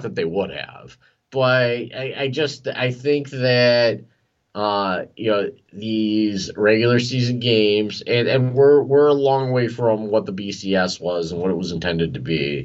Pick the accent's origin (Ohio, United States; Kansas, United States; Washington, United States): Ohio, United States; I grew up in Ohio, Daniel, and there's nothing good about Michigan winning football games and Ohio State losing football games.